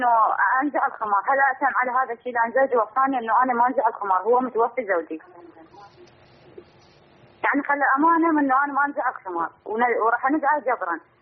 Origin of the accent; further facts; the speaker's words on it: Iraq; احنا مهاجرين من العراق من محافظة لمحافظة